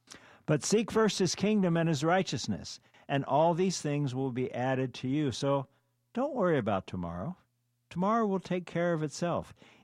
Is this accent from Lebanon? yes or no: no; Germany; also born or lived in Turkey; I grew up living in Germany and Turkey. My dad was in the military.